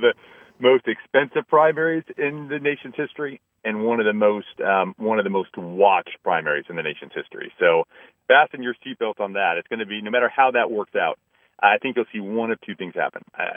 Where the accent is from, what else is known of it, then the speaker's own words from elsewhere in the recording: Alabama, United States; I know I'm partial. I'm from Alabama.